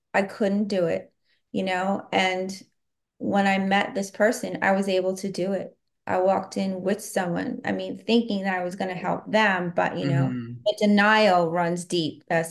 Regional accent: Brooklyn, New York, United States; I'm from New Brooklyn, New York.

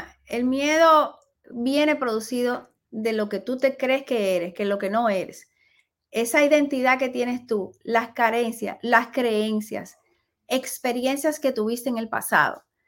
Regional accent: Dominican Republic; Como somos dominicanos

